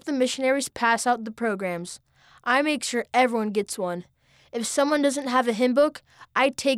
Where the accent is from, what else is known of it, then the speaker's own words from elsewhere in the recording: British Columbia, Canada; I'm from British Columbia, Canada.